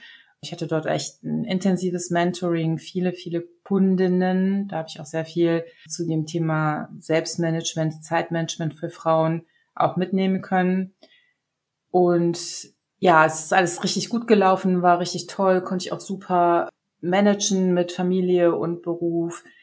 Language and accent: German; Mönchengladbach, North Rhine-Westphalia, Germany; ich komme aus Mönchengladbach.